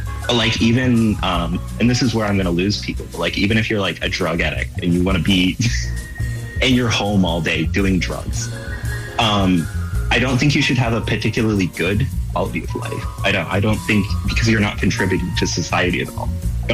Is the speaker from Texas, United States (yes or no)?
yes; Texas, United States; I'm from Texas, so I don't know what happens when you get cold.